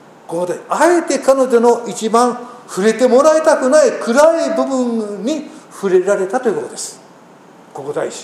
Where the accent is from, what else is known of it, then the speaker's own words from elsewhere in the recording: Kobe, Hyogo, Japan; 印象深い田舎にですね、生まれ育ちましたね。名前だけ神戸市まだそれだそうでもいいんですけどね、ですね、もうしかもそのキリスト教とは縁もゆかりもない生活を送っていました。